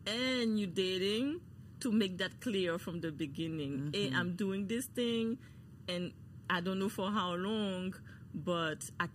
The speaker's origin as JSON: {"language": "English", "country": "Guadeloupe", "said": "We're from the Caribbean, but it's not the same mm-hmm, island. Mm-hmm. He didn't know about Guadeloupe."}